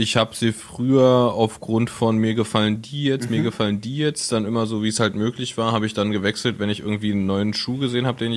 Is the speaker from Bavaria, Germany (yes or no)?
no; Berlin, Germany; dass man als Berliner schon denkt, so, das wir eigentlich verarschen.